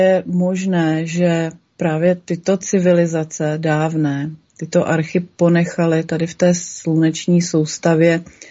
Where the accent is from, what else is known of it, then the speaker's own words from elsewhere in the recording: Třebenice, Ústí nad Labem Region, Czechia; já jsem patriot, já pocházím z Třebenic